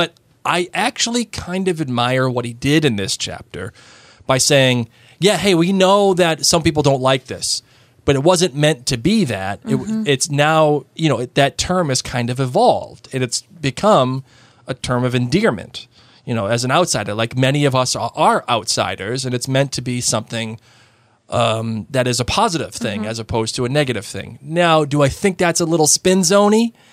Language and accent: English; Massachusetts, United States; No. I'm from Massachusetts.